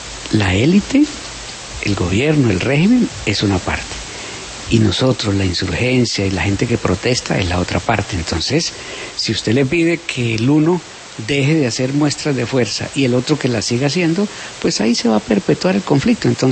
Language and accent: Spanish; Colombia; todos somos colombianos